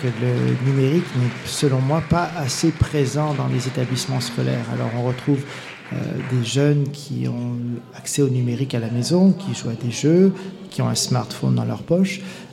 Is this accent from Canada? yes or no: yes; Montreal, Quebec, Canada; qui vient de là où je viens, de Montréal